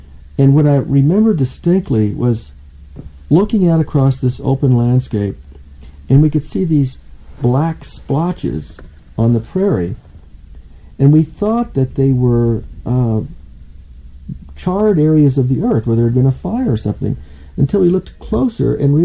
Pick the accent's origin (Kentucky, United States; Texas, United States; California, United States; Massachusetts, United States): Kentucky, United States; I grew up in Kentucky, and Kentucky is very green, but very closed in.